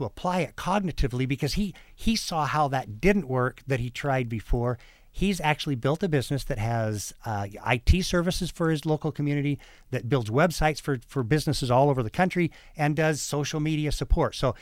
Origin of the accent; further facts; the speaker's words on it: Phoenix, Arizona, United States; I mean, I'm from Phoenix, Arizona, and in the magical, mythical bird Phoenix applies more to Detroit than it does to my hometown